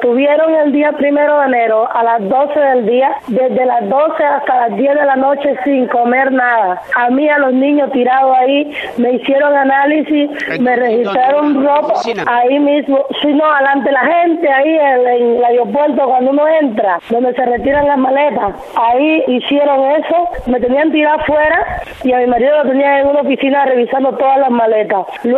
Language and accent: Spanish; Cuba; now in Costa Rica; ya ante los ojos del mundo yo no soy cubana. No entiendo qué soy entonces, porque mi pasaporte dice cubana, que nací en Cuba y que viví muchos años en Cuba. Ni siquiera tengo ciudadanía costarricense, imagínense.